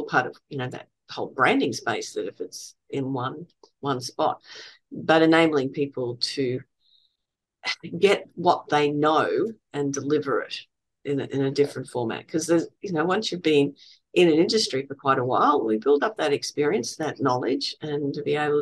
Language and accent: English; Australia; being an Australian